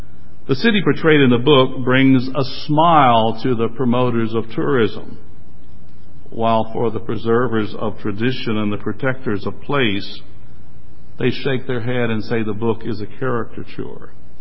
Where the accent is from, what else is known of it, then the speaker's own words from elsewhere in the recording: Washington, District of Columbia, United States; Now, being a child in the city, since I was raised in Washington, D.C., a place for a garden was not readily available.